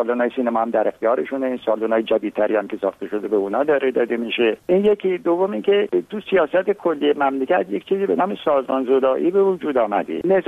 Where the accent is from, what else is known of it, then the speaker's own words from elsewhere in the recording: Khuzestan, Iran; من بچه خوزستانم، 8 سال تقریبا من بمبارون شده،